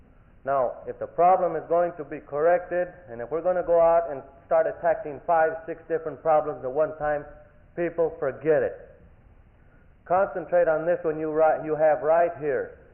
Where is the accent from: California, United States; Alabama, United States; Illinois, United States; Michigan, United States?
California, United States; San Diego; But nevertheless, I'm a native San Diegan, born and raised in San Diego.